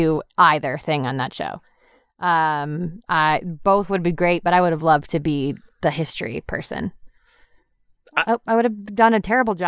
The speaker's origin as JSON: {"language": "English", "town": "Boston", "region": "Massachusetts", "country": "United States", "said": "I'm from Boston. I don't get road rage in Boston."}